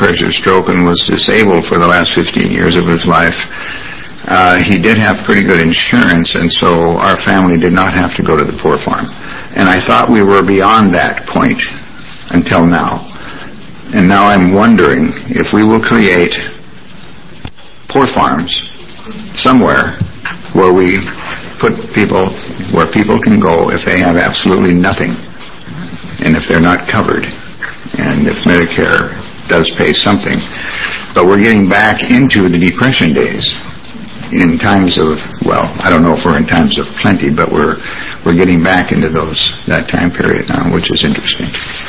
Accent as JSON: {"language": "English", "town": "Anaconda", "region": "Montana", "country": "United States", "tie": "born or raised there", "said": "When I was growing up in Montana, many years ago, I was a depression baby. I was born in 1931. And my father had a pretty good job in the foundry, the smelter in Anaconda, Montana."}